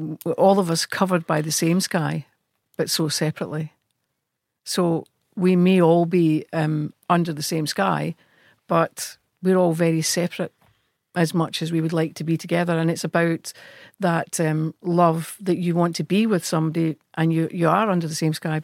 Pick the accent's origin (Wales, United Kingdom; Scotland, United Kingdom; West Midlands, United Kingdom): Scotland, United Kingdom; I don't think people tend to look at us or look upon myself as being Scottish.